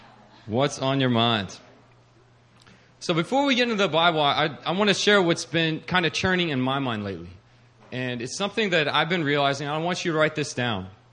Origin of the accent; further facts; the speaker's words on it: Virginia, United States; His name is Hong, and we grew up together in Northern Virginia.